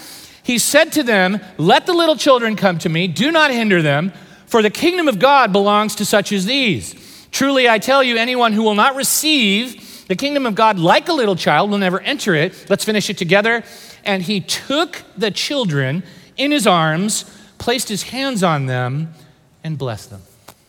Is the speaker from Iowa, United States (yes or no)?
no; California, United States; Sorry, I'm from the Bay Area, but with my little Warriors fans, we're high-fiving.